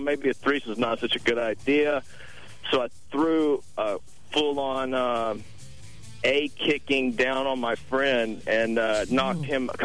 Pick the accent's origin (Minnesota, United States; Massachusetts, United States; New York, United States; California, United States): California, United States; As soon as they found out I was from California, they were like, oh, you're going to go back to California and you won't be back here ever again?